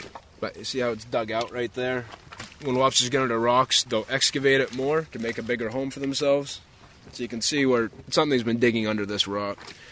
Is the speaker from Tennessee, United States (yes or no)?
no; Long Island, Maine, United States; I grew up lobstering in Long Island, Maine, which is in Casco Bay, off of Portland. And so I started lobstering when I was 10 years old.